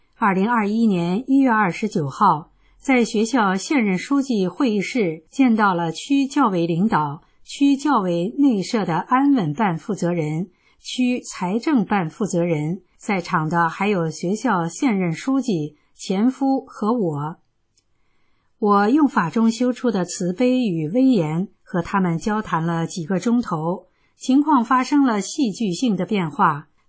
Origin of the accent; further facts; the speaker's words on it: China; 我是中国的合法公民，我的退休金属于合法收入，受法律的保护